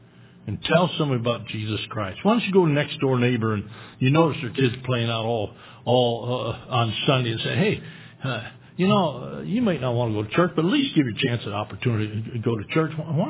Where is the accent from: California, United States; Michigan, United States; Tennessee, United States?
Michigan, United States; This is Minnesota. I'm from Michigan, and I'm supposed to go to college and play football